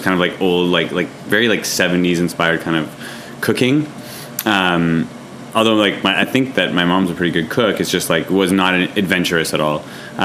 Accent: Montreal, Quebec, Canada; Yeah, we're all from Montreal, all three of us.

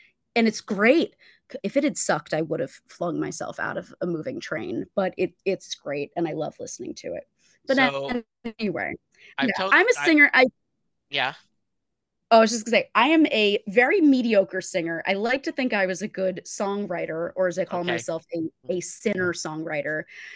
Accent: New Jersey, United States; There is no me without my New Jersey upbringing.

